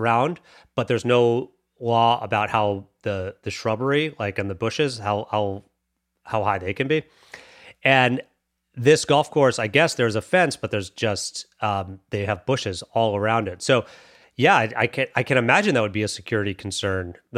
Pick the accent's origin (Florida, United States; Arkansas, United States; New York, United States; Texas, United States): Florida, United States; West Palm Beach; I grew up in West Palm Beach and I was down there visiting family